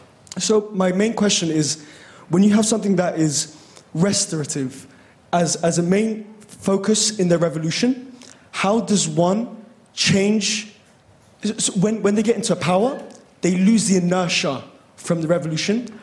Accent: Georgia; So I come from Georgia, and just above Georgia, I think everyone knows, is Chechnya.

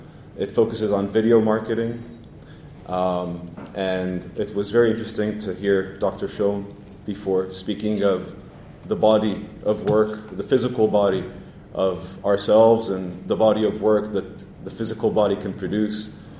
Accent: Israel; moved away; also born or lived in New York, United States / London, United Kingdom / Shanghai, China; where I was born and bred in Israel, I guess where I grew up a little bit in New York, and then London and Shanghai.

